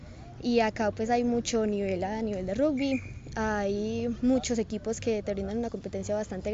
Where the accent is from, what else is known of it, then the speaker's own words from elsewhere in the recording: Bogotá, Colombia; now in Risaralda, Colombia; ya que pues yo vengo de Bogotá y en Bogotá no contamos con estos espacios